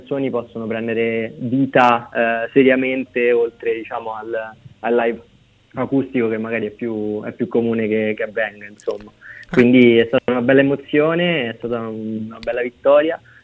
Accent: Rome, Lazio, Italy; io sono di Roma.

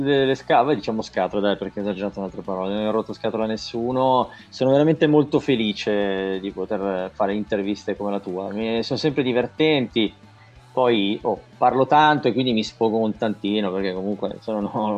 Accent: Lombardy, Italy; I primi siamo stati noi, i meridionali. io sono cresciuto, sono nato in provincia, però i miei sono siciliani.

